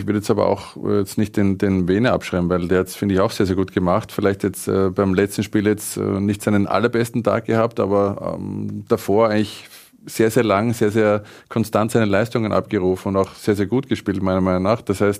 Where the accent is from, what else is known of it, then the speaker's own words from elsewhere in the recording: Austria; weil wir immer als Österreicher jahrelang nicht mehr nach Deutschland geschielt haben.